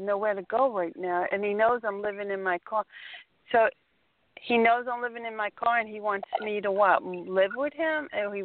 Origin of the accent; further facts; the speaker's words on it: New York, United States; I'm from New York, though, originally. I've been here 31 years.